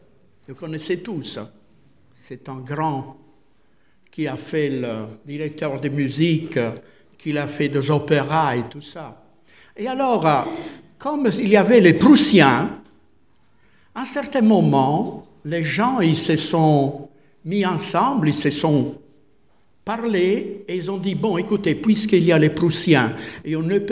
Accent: Italy; Dans le 18e siècle en Italie, je suis italien donc je parle de l'histoire que je connais, hein.

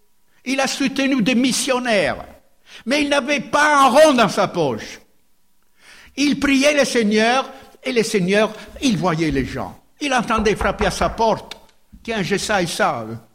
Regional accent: Italy; moved away as an adult; now in France; Je dis notre France, je suis italien, mais bon. Hein, ça fait 45 ans que j'y suis, hein.

